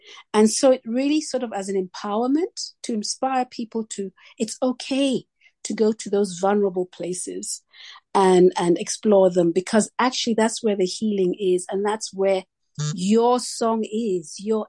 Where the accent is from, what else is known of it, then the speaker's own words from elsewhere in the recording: Kenya; born there; I was born and in Kenya